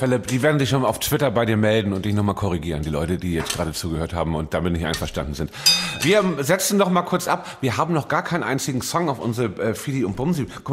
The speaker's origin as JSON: {"language": "German", "region": "Hamburg", "country": "Germany", "tie": "born or raised there", "said": "In meiner Heimatstadt Hamburg."}